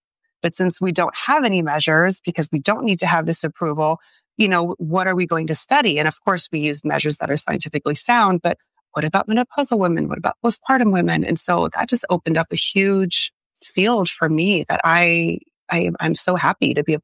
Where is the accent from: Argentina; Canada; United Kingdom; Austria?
Canada; moved away as an adult; now in United States; I'm French Canadian. I came in almost 20 years ago now